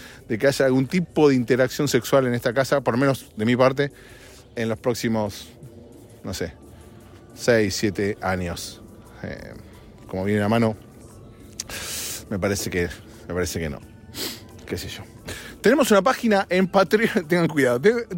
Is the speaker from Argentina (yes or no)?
yes; Argentina; Pero hoy, además, en mi país, revolución, día de revolución, día de revolución de mayo. Es feriado en Argentina hoy.